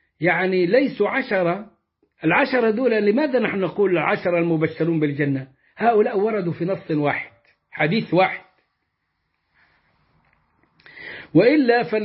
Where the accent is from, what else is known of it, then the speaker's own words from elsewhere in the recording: Egypt; وسمعت المدعو الشاطر حسن عندنا في مصر في الثمانينات والتسعينات